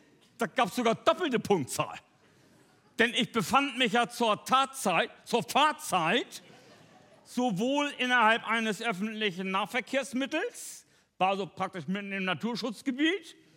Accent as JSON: {"language": "German", "town": "Itzehoe", "region": "Schleswig-Holstein", "country": "Germany", "said": "ich komme ja aus Itzehoe. Das liegt oben in Schleswig-Holstein."}